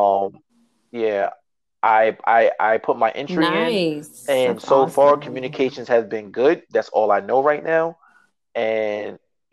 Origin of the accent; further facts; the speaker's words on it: Long Island, New York, United States; now in Baltimore, United States; Because I'm originally from Long Island. So I'm from Long Island. I gotta go back home. Part of New York